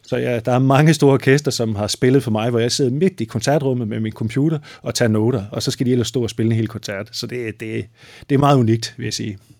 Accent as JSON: {"language": "Danish", "region": "Jutland", "country": "Denmark", "said": "som du kan høre, eller som du også ved, så er jeg jo fra Jylland, ikke?"}